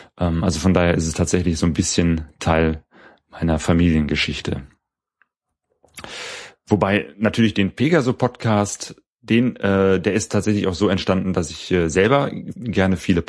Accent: Bergisch Gladbach, North Rhine-Westphalia, Germany; also born or lived in Cologne; Ich bin geboren 1972 und komme hier aus Deutschland, bin in Köln geboren, aufgewachsen in Bergisch Gladbach, also im Bergischen Land in der Provinz in der Nähe von Köln und lebe aber jetzt hier im Ruhrgebiet.

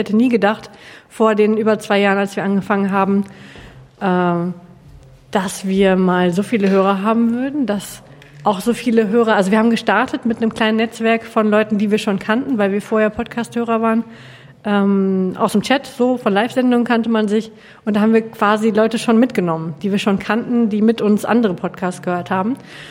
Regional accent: Hamm, North Rhine-Westphalia, Germany; born there; now in Bielefeld, Germany; Ich bin gebürtig aus dem Ruhrgebiet, aus dem Rand, nämlich aus Hamm und wohne jetzt in Bielefeld und will da auch nicht mehr weg.

